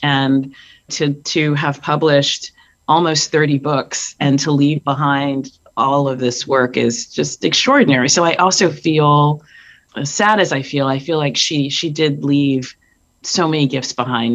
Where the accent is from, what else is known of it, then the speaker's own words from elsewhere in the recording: San Diego, California, United States; I grew up in San Diego.